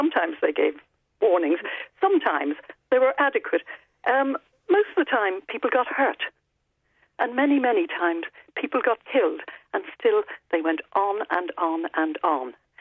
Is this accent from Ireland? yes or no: yes; Ireland; Yes, I'm an Irish citizen who carries my passport.